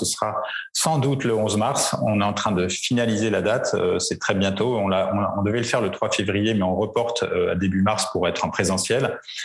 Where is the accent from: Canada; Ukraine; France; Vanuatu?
France; on peut dire qu'on n'a pas fait mauvaise figure en tant que Français